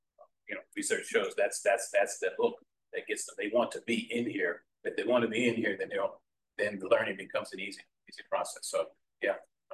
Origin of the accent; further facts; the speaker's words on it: New York, United States; I'm from New York, and where I grew up, it doesn't look like that.